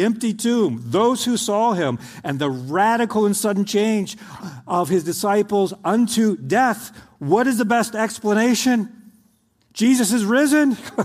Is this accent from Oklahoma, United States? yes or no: yes; Oklahoma, United States; this was one of the things I had nightmares about growing up in Oklahoma, tornadoes.